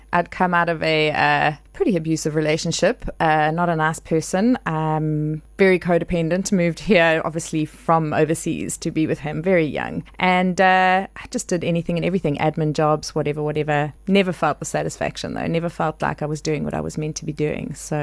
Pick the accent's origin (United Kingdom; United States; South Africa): South Africa; Johannesburg, Gauteng; Yes, Joburg girl, born and raised.